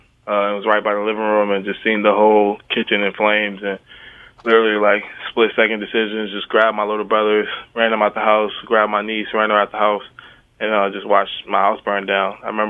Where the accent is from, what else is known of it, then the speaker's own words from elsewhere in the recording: Tampa, Florida, United States; But I grew up in Tampa, Florida. I got 7 brothers and sisters. I'm the 5th of 8.